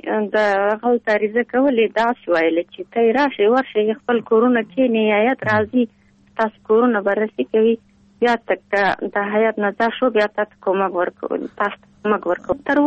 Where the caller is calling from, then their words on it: Pul-e Khumri, Baghlan, Afghanistan; موږ د ولسوالۍ طالب وفاق نه مهاجر شوي دلته د پلخمري کې راغلي وو.